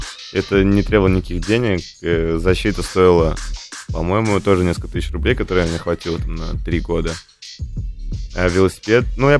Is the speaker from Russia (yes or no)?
yes; Saint Petersburg, Russia; now in Moscow, Russia; Вы же знаете, я из Питера. Там немного размеры другие.